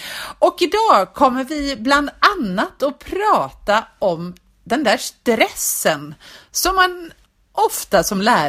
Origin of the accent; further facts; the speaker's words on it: Gothenburg, Västra Götaland County, Sweden; Men eftersom vi är göteborgare och eftersom vi är lärare så gör vi ju inte så